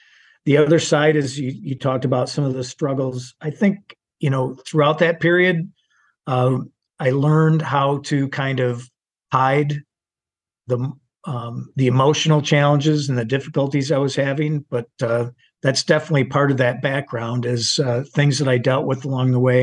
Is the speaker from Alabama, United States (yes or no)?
no; Saginaw, Michigan, United States; My background is I grew up in Michigan, Saginaw, Michigan, went to Michigan State University.